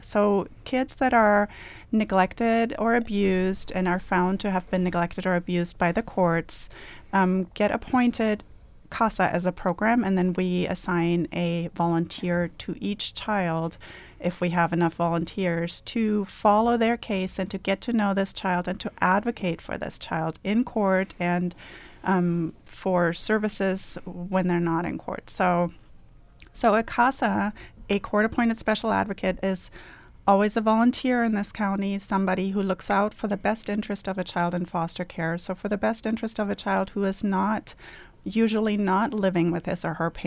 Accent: Germany; now in Oregon, United States; I'm not originally from Oregon or even the United States, although I recently became a citizen. And so I came here from Germany in a roundabout way

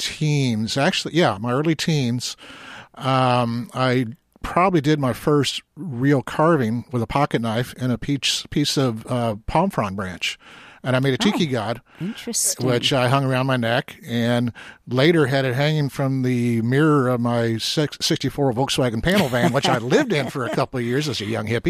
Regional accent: Cincinnati, Ohio, United States; born there; also born or lived in Venezuela; I was born in Cincinnati.

